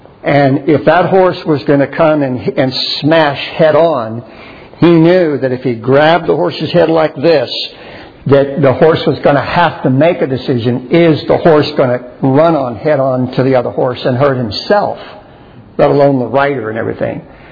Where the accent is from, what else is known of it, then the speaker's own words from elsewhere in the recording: San Antonio, Texas, United States; But growing up in San Antonio and so forth, we had some people in school that they had some horses.